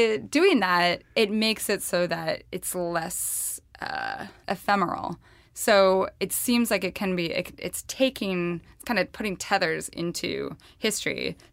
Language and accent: English; the West, United States; I'm from the West.